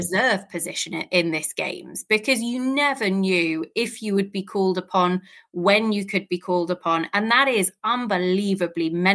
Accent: England, United Kingdom; we moan about it because we're British and that is what we love to do.

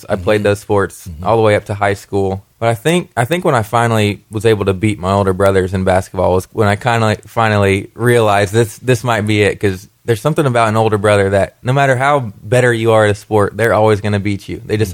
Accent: Kentucky, United States; just growing up in Kentucky, you know, I was a huge UK fan.

